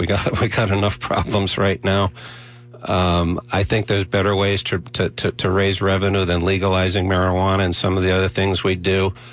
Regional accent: New Haven, Connecticut, United States; I grew up in New Haven. I'm proud of the fact that I've been successful.

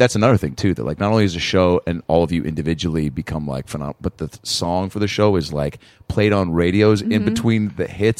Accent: Seattle, Washington, United States; moved away as an adult; now in Los Angeles, United States; It was my first thing in L.A. when I moved here from Seattle to go to USC. And it's 2001.

